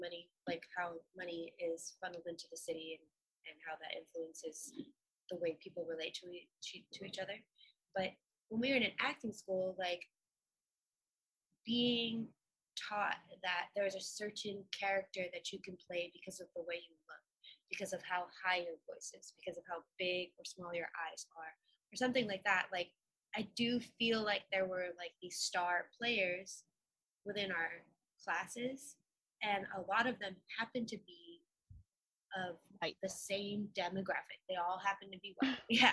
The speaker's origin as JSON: {"language": "English", "town": "Vallejo", "region": "California", "country": "United States", "tie": "born or raised there", "said": "So like I felt like I grew up in Vallejo, I felt like it was a pretty diverse place. I didn't feel like there was so much segregation either amongst the amongst the different ethnicities that reside in Vallejo."}